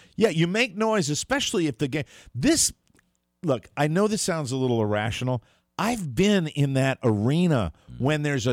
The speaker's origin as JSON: {"language": "English", "town": "Hartford", "region": "Connecticut", "country": "United States", "tie": "born or raised there", "moved": "yes", "lives_now": "Washington, United States", "said": "And then the Whalers came to my hometown."}